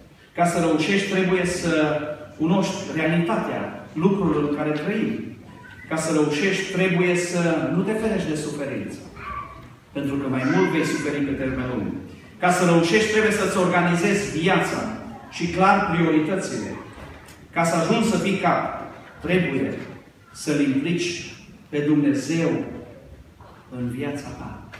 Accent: Romania; moved away; Și ca tot românul care vine din concediu, minusurile erau mari

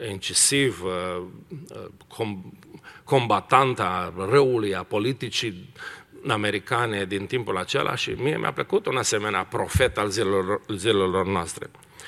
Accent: Romania; Printre altele, uităm că și noi suntem români, nu?

